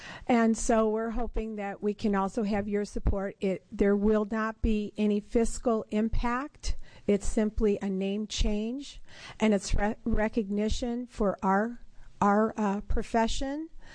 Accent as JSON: {"language": "English", "town": "Winchester Bay", "region": "Oregon", "country": "United States", "said": "I'm from Winchester Bay, Oregon, so I came a long way for this today."}